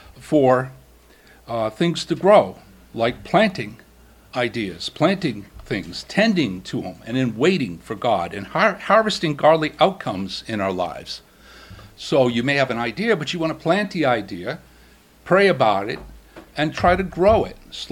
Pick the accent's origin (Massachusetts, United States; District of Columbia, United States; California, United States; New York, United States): Massachusetts, United States; I went back to where I grew up in central Massachusetts. You probably can tell by my accent.